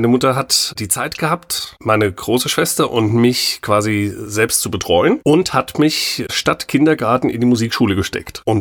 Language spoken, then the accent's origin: German; Mainz, Rhineland-Palatinate, Germany; born there; Ich bin an Eschte-Mainzer. Ich bin in Mainz geboren.